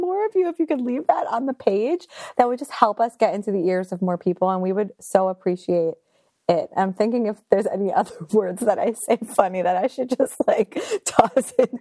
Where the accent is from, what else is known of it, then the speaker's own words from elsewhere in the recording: New Jersey, United States; I'm like, everybody knows I'm from New Jersey.